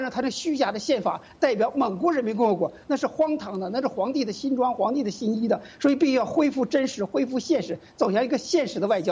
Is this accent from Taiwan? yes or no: yes; Taiwan; 节省了我们台湾人纳税人钱